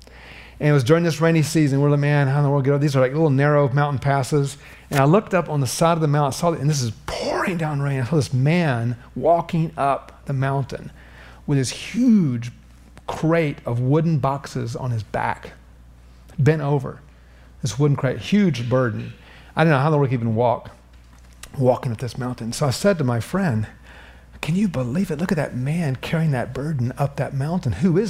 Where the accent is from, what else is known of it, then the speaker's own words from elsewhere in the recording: Atlanta, Georgia, United States; I'm from Atlanta, Georgia. Yeah, Atlanta, Georgia, home of Coca-Cola.